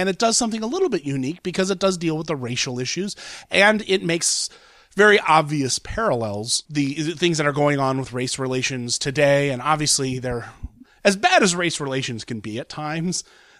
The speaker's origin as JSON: {"language": "English", "town": "Columbus", "region": "Ohio", "country": "United States", "tie": "born or raised there", "said": "It actually is opening in my hometown of Columbus, Ohio, this weekend."}